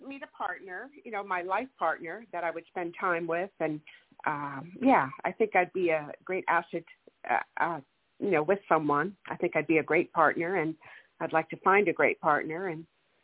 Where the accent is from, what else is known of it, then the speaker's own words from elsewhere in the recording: Santa Barbara, California, United States; California. Yeah.